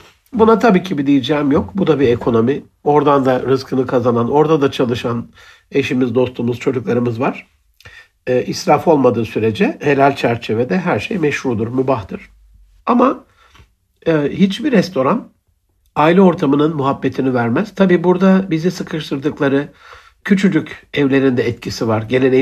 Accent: Gaziantep, Turkey; bir Antepli olarak

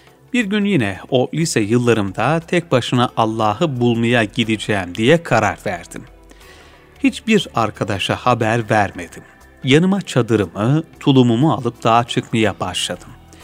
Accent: Sicily, Italy; also born or lived in Rome; Yani Sicilya'da ben oralıyım.

